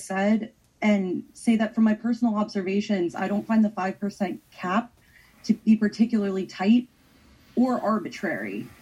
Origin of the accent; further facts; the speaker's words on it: Hudson, New York, United States; I grew up in Hudson, graduated from Hudson High School. I currently live across the river